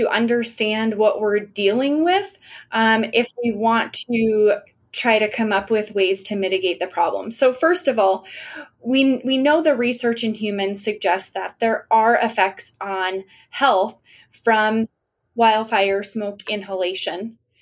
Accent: Northeast, United States; So I grew up in the Northeast. I was not really exposed to wildfires there.

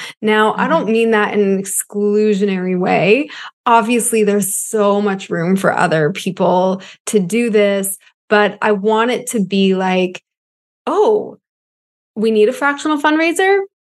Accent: Canada; I don't think that's because I'm Canadian.

